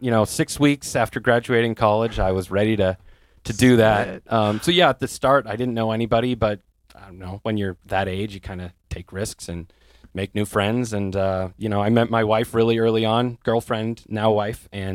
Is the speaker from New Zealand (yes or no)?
no; Bainbridge Island, Washington, United States; Yeah. My hometown is Bainbridge Island.